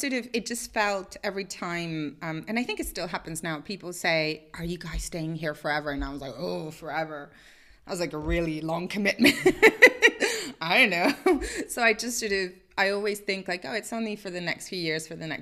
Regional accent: Mexico; also born or lived in London; now in Switzerland; So I knew growing up in Mexico, I always knew that I wanted to live abroad.

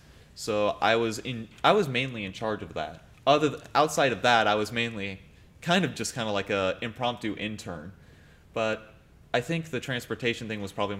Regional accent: Saginaw, Michigan, United States; There's one that I'm researching into back in my hometown of Saginaw, which is where I also got the first job I had with people with disabilities.

